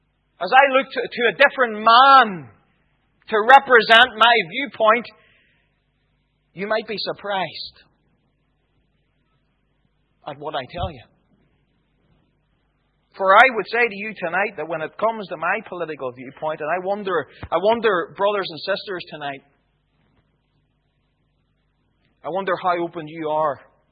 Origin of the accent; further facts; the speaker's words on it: Northern Ireland, United Kingdom; as a Protestant growing up in Northern Ireland